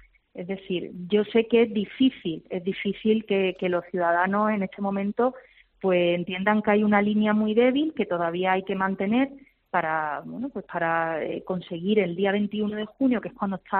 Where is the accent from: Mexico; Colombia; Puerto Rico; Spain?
Spain; Málaga, Andalusia; Pues yo creo que ahí somos los malagueños los que marcamos un poco ese comportamiento